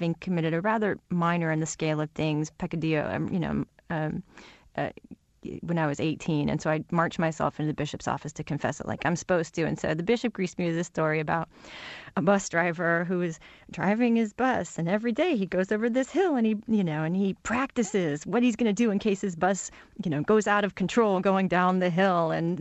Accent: California, United States; Southern California. And I thought I was going to go to BYU. And I was going to finally, because I grew up a minority in Southern California, I was going to go to the center of Zion, right, where everyone would understand me.

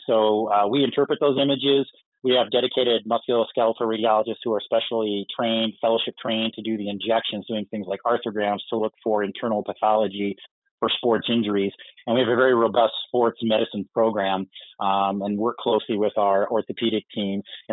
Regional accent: Yankton, South Dakota, United States; also born or lived in Indianapolis; You know, growing up in Yankton, all of our family was here or around the Midwest. So the plan was to always come back, but had a great 5 years out in Indianapolis doing my radiology and nuclear medicine training.

